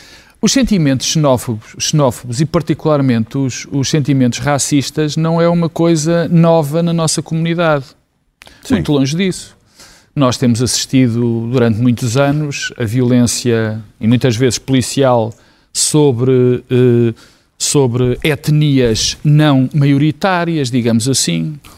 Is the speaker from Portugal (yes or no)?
yes; Portugal; porque sou português, pertenço a esta comunidade